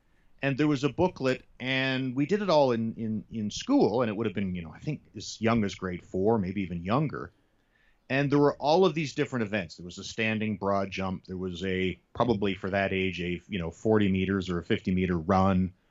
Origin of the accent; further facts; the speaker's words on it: North Bay, Ontario, Canada; Well, I grew up in North Bay, Ontario, which is even worse because it's even much colder weather.